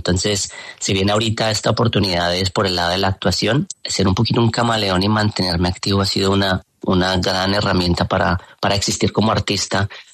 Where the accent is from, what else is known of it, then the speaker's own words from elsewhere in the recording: Colombia; de donde yo vengo, ¿no? De un barrio en formación y de las personas que están allí, mis padres, mis abuelos, mi familia, como queriendo salir adelante, ¿no? ¿Cómo salimos adelante? Que es esta gran meta que tenemos todos los colombianos